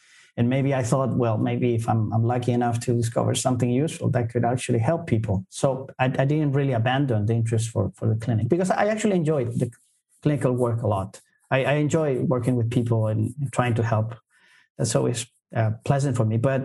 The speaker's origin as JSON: {"language": "English", "town": "Santiago", "region": "Santiago Metropolitan Region", "country": "Chile", "said": "in Santiago, in Chile, which is my home country."}